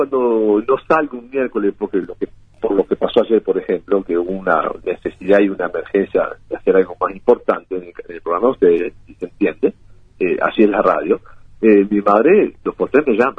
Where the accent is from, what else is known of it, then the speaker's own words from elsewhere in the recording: Uruguay; now in United States; de estar en Uruguay cada semana, sinceramente les digo, y de volver a mi tierra